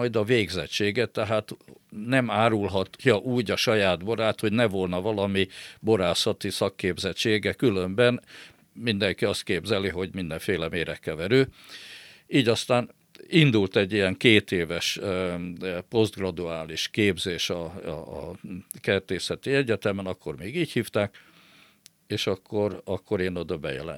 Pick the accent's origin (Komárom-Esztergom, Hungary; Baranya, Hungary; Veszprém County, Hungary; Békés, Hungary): Békés, Hungary; Gyula; Azért Békés megyében, mert ugye én Gyulán nőttem fel, és ugye nekem ott rengeteg ismeretségem, barátom van.